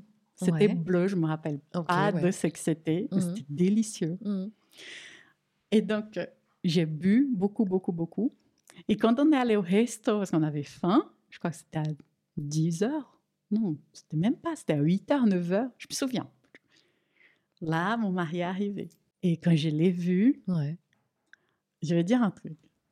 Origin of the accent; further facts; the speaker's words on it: Brazil; now in France; C'est une danse brésilienne de chez moi, typique.